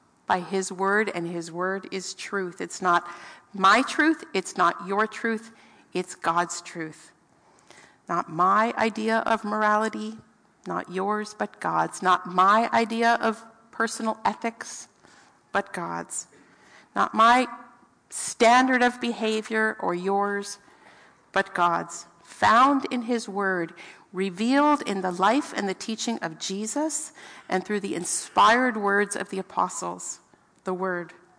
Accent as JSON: {"language": "English", "region": "Pennsylvania", "country": "United States", "tie": "born or raised there", "said": "Like, I grew up in Pennsylvania among the Amish, and who frankly have lots of really good qualities."}